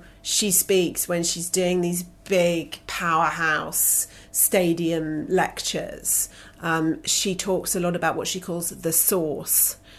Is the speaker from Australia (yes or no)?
no; United Kingdom